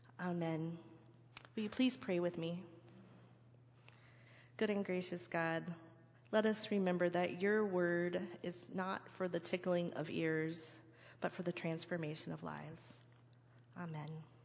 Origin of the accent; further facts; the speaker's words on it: the South, United States; Well, I guess I would say the other thing that I grew up in the South that gets me thinking about home and sandwiches